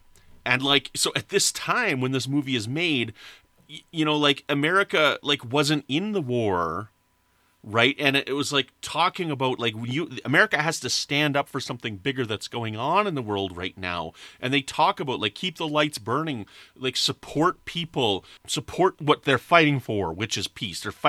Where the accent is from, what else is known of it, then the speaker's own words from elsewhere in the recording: Canada; like as a Canadian, and I've mentioned this on a few other podcasts of mine, now none of us are Americans